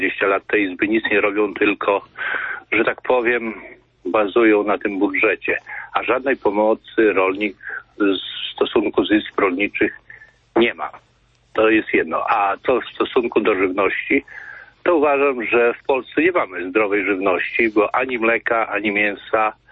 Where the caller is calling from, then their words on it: Lublin Voivodeship, Poland; Ja z Lubelskiego dzwonię.